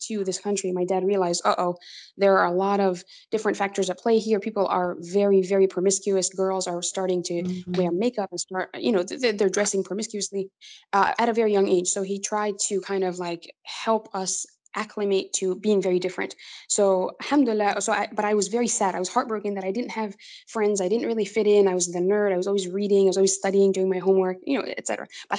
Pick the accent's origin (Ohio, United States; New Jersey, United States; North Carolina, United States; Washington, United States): New Jersey, United States; and then we moved to the US and I grew up in New Jersey for the rest of my childhood.